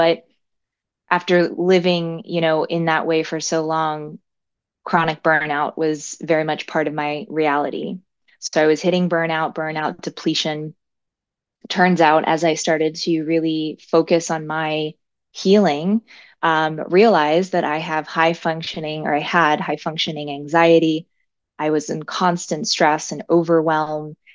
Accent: Miami, Florida, United States; now in New Jersey, United States; So I'm originally from Miami, Florida. My family is Cuban Brazilian by background. I today live in New Jersey.

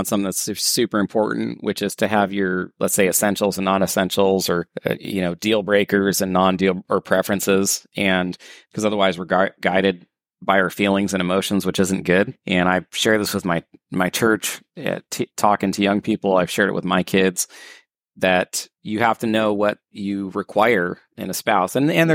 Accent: California, United States; And so yeah, Katie and I grew up in Northern California together.

